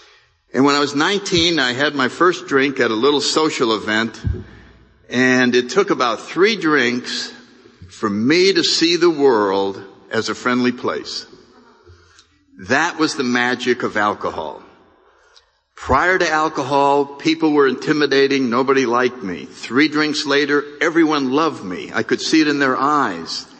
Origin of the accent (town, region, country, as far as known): New Haven, Connecticut, United States; born or raised there